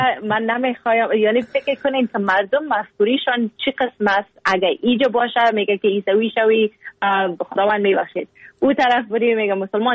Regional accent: Afghanistan; now in Vancouver, Canada; گفتم از کانادا. گفت راستی از کجا هستی؟ گفتم از افغانستان.

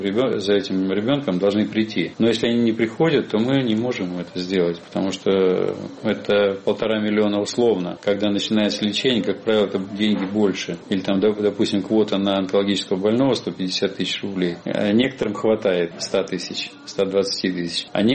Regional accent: Russia; я гражданин, россиянин, я патриот

